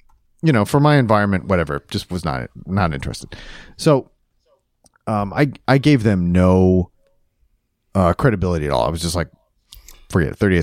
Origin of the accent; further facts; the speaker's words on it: Ohio, United States; When I was when I was growing up in Ohio